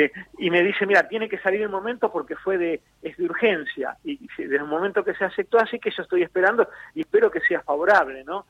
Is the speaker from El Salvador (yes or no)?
no; Argentina; soy un ciudadano argentino que no tiene ninguna causa, ni acá, ni en Argentina, ni en Colombia